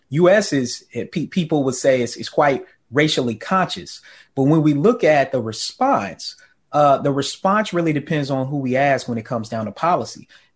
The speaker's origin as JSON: {"language": "English", "town": "Murfreesboro", "region": "Tennessee", "country": "United States", "tie": "born there", "said": "Like in my great state of Tennessee, where I was born in Murfreesboro, it's easier to buy a gun than vote."}